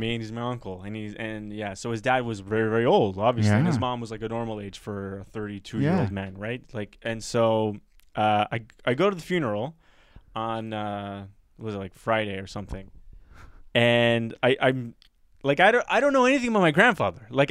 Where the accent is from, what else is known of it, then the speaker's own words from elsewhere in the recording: Alexandria, Alexandria Governorate, Egypt; So this is not a shock, but a revelation that I am actually from Alexandria. I have roots in Alexandria.